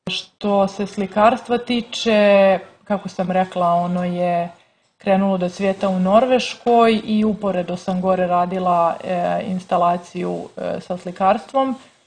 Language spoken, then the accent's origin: Serbian; Herceg Novi, Herceg Novi Municipality, Montenegro; born or raised there; also born or lived in Dubrovnik